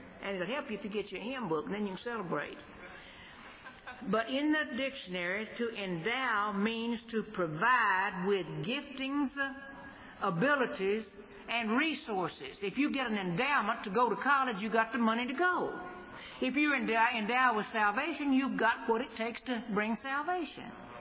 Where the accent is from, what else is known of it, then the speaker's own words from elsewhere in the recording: United States; We would prefer, as an American, you know, just as a logic, we would prefer to be saved by some mighty army.